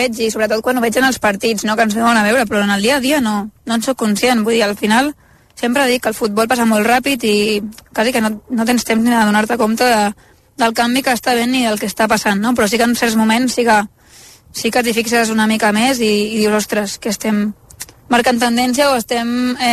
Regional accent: Sant Pere de Ribes, Catalonia, Spain

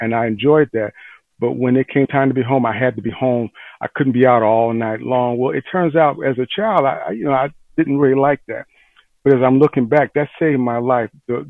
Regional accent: Detroit, Michigan, United States; born there; I was born in Detroit, and now today, I'm probably the only one left alive on my block.

